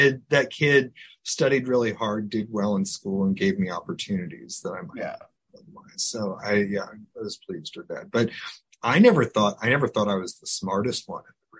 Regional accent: Omaha, Nebraska, United States; moved away as an adult; So I grew up in Omaha, graduated high school in 1993, and then I made my way to the East Coast for college.

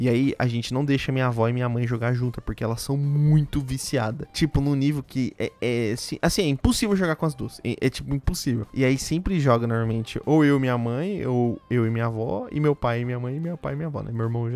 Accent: Brasília, Federal District, Brazil; now in Londrina, Brazil; Como eu sou de Brasília e minha avó também, então, tipo, essa parte da família de lá e a gente mora em Londrina.

